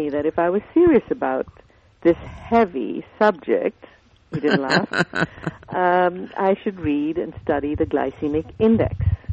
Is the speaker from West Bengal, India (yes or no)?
no; New Delhi, Delhi, India; That's correct. I went to school in the foothills of the Himalayan mountains